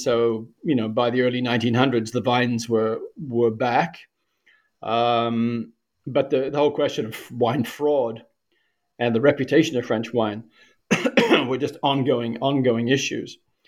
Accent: New Zealand; I grew up in New Zealand.

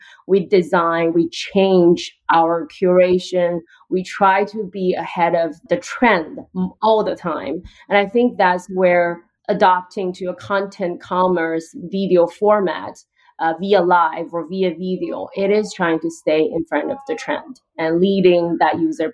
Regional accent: Canada; I think I mentioned I'm a Canadian. I'm actually stuck in Vancouver since March.

